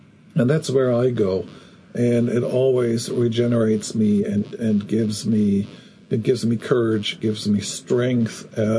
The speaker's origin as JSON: {"language": "English", "country": "Germany", "tie": "born or raised there", "second_language": "English", "said": "growing up in Germany after the war."}